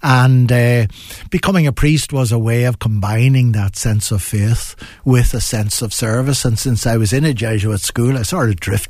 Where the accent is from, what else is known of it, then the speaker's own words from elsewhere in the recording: Newry, Northern Ireland, United Kingdom; so probably would have described myself as upper middle class, even growing up in Newry.